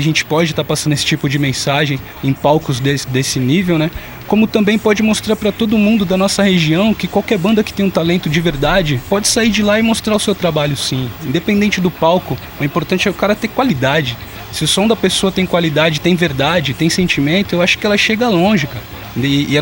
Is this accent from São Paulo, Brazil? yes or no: yes; São Paulo, Brazil; a gente é do Vale do Ribeira, foi a única banda do Vale do Ribeira que se inscreveu